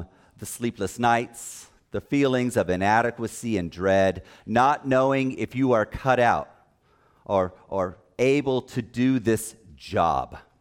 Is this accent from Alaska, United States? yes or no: no; California, United States; I grew up in Southern California, and 2 houses down from us, there was a dog